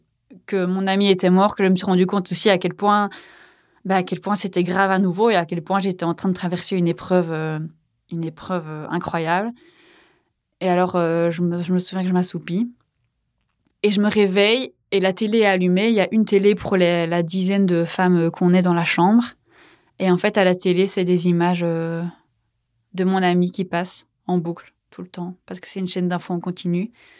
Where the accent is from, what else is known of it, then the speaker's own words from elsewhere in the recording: Belgium; je vais m'en sortir parce que je suis belge